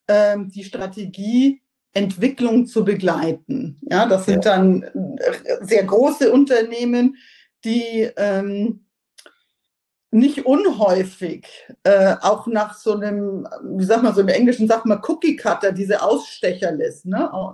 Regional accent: Germany; Als Deutsche, wir interpretieren Veränderungen häufig negativ

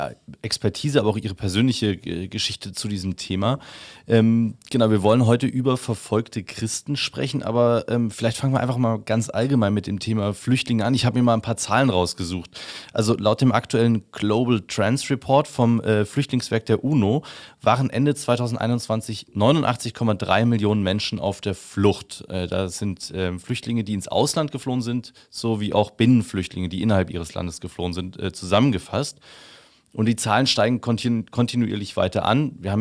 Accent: Bavaria, Germany; Ich bin in Bayern aufgewachsen, habe dort mein Abitur gemacht. Und in Oberbayern, also stark katholisch geprägt.

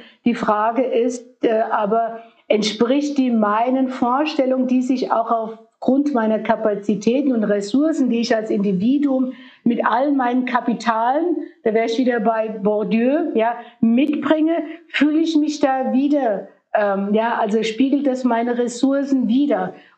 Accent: Fulda, Hesse, Germany; also born or lived in Turkey; Also ich bin hier in Fulda aufgewachsen, bin in der Türkei geboren, in Fulda aufgewachsen

